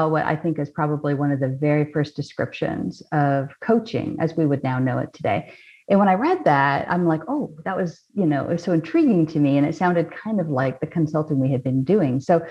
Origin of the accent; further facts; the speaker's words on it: Canada; I'm originally from Canada.